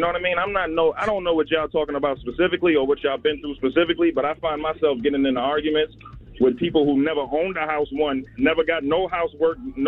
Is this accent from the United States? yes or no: yes; New Jersey, United States; now in Atlanta, United States; I'm from Jersey. I'm in Atlanta right now, though.